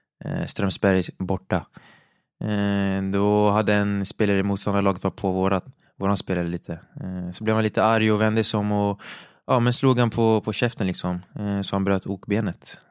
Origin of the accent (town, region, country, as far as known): Avesta, Dalarna County, Sweden; born or raised there; also born or lived in Huddinge